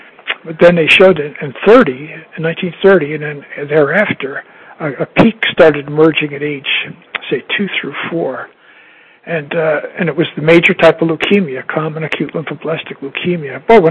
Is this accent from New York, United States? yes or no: yes; Albany, New York, United States; moved away as an adult; also born or lived in Honolulu, United States; I'm an East Coaster, born and bred in Albany, New York, and I moved away to Honolulu, to University of Hawaii in the early 60s, and I wound up on the West Coast in 1968 to take my last job at Washington State.